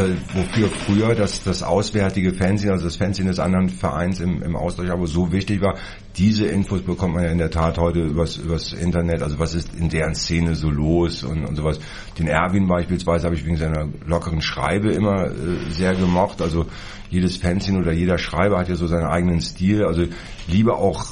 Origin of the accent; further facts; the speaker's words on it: Dresden, Saxony, Germany; Bin ich aus Dresden.